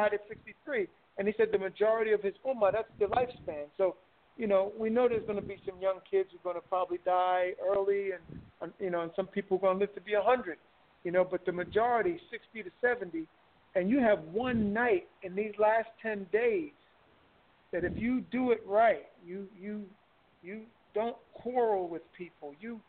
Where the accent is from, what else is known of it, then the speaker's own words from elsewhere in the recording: Winston-Salem, North Carolina, United States; from Winston-Salem, North Carolina.